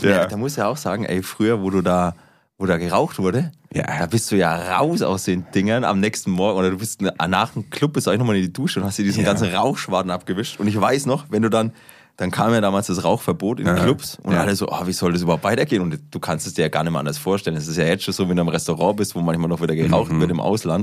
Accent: Bamberg, Bavaria, Germany; wir sind beide in Bamberg groß geworden

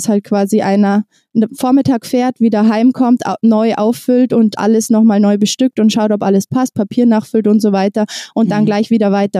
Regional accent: Bavaria, Germany; Ich komme aus der Nähe von München, westlich von München

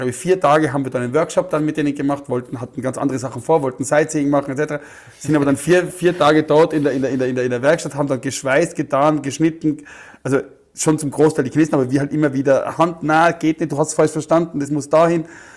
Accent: Austria; Ich sage, ich bin aus Österreich

